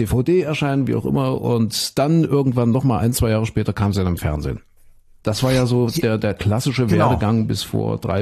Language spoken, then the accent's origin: German; Köthen, Saxony-Anhalt, Germany; ich komme ja aus Kuhköthen in Sachsen-Anhalt